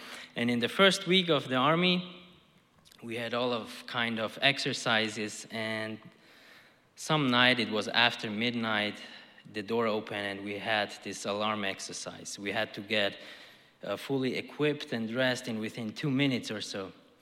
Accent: Styria, Austria; English is a second language; you know that I'm from Austria, right? Yes, like the former governor of California, Schwarzenegger, me too, I am from Austria. Actually, we are from the same part of Austria called Styria.

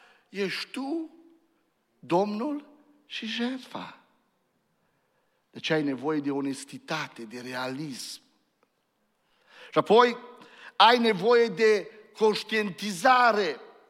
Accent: Romania; Nu se compară, suntem așa de binecuvântați ca români.

